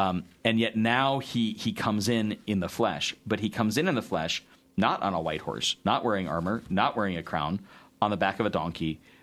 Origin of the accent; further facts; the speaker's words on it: Iowa, United States; it's because I'm from Iowa and don't know palm trees very well.